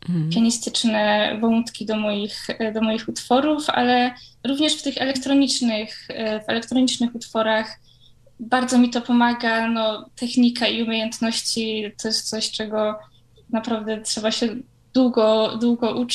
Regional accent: Kraków, Lesser Poland, Poland; jestem w Krakowie, jestem z Krakowa i tutaj stacjonuję.

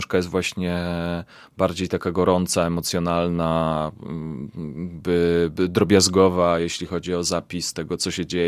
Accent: Kielce, Świętokrzyskie Voivodeship, Poland; pojechałem do Kielc, do mojego rodzinnego miasta, opiekować się nim

